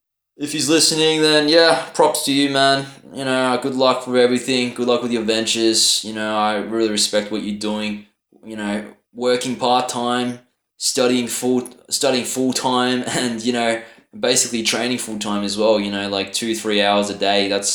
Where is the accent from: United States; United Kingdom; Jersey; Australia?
Australia; Melbourne, Victoria; If you don't already know, I'm from Melbourne.